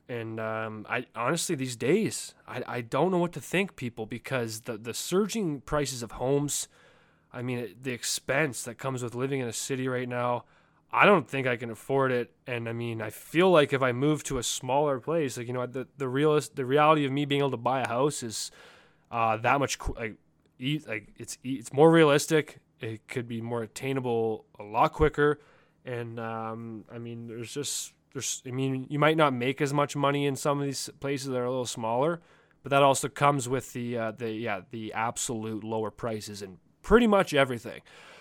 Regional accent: Calgary, Alberta, Canada; I'm from Calgary. The plan has always been to go back to Calgary at some point in time.

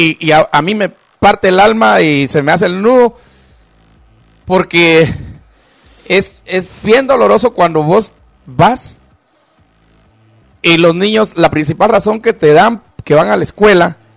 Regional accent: Chimaltenango, Guatemala; Cuando te vas a las aldeas de mi pueblo de Chimaltenango es igual.

